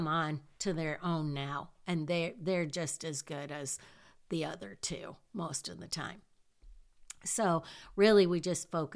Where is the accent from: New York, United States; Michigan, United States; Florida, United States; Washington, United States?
Michigan, United States; Hillsdale; But when I was growing up in Hillsdale, our high school team actually won the football state championship for Conference B.